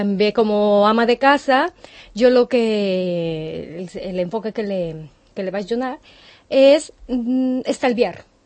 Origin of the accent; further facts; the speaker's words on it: Mexico; Catalan is a second language; moved away as an adult; now in Spain; Jo soc de Mèxic.